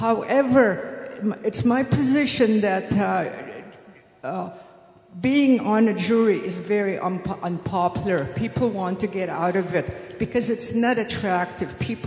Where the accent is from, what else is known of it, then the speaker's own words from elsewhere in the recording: Saskatchewan, Canada; I'm from Saskatchewan